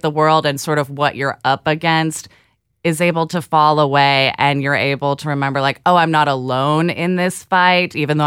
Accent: Portland, Oregon, United States; But I figured growing up in Portland, Oregon, just like counted towards me.

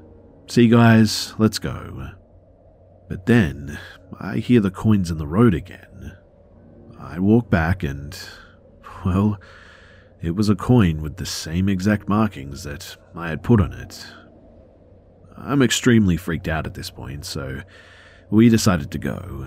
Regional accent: New Jersey, United States; As late teens, early 20s, growing up in South Jersey

